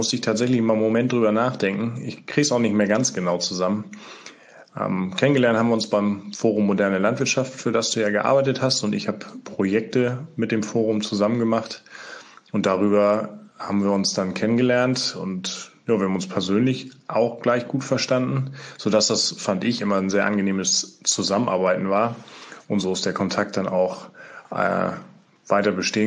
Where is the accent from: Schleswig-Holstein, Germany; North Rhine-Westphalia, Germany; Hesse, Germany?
Schleswig-Holstein, Germany; Ich bin aufgewachsen in Schleswig-Holstein, genauer in Ostholstein und bin da groß geworden auf einem landwirtschaftlichen Betrieb.